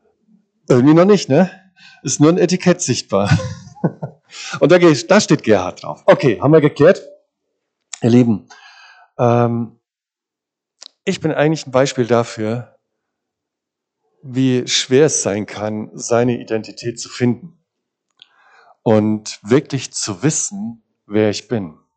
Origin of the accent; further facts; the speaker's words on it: Mainz, Rhineland-Palatinate, Germany; also born or lived in Munich; weil ich bin in Mainz aufgewachsen